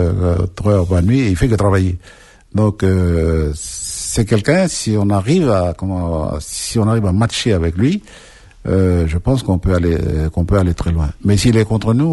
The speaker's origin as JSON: {"language": "French", "country": "New Caledonia", "said": "quand je vois tout ce qui se passe là, ici, chez nous, en Nouvelle-Calédonie"}